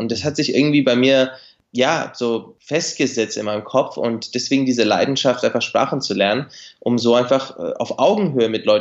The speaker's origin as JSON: {"language": "German", "region": "Bavaria", "country": "Germany", "tie": "born or raised there", "said": "als Kind von Migranten in Deutschland, wir sind in Bayern aufgewachsen, also in einer kleinen Vorstadt von Nürnberg. Mhm. Ich würde sagen, ein ländliches Gebiet."}